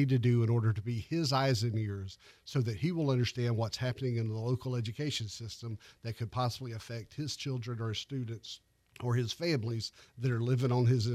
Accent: Cantonment, Florida, United States; I happen to be a product of Escambia County, Florida. I grew up in Cantonment.

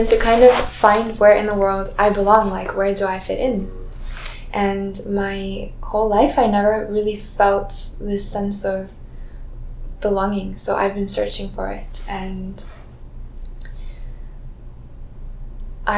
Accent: Washington, District of Columbia, United States; where I grew up in Southeast DC, like, you can't really walk around there because...

